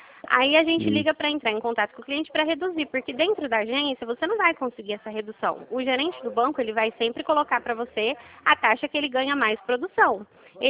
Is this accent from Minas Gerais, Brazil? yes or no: no; Dracena, São Paulo, Brazil; sou do estado de São Paulo. A minha cidade chama Dracena.